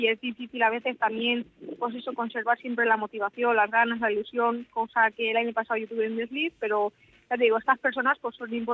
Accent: Torrent, Valencian Community, Spain; la zona donde soy yo es de Torrente, los puertos de Dos Aguas.

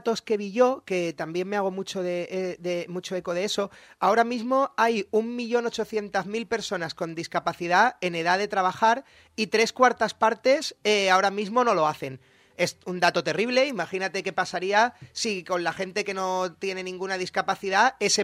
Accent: Alicante, Valencian Community, Spain; como alicantinos que somos, todos nuestros productos, proveedores, fábricas, es todo alicantino, o sea que más que Made in Spain es Made in Alicante

